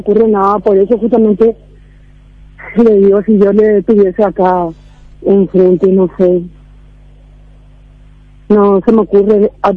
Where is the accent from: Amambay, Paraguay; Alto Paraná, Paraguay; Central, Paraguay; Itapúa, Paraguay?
Central, Paraguay; Mariano Roque Alonso; Yo soy de Mariano Roque Alonso, ¿verdad?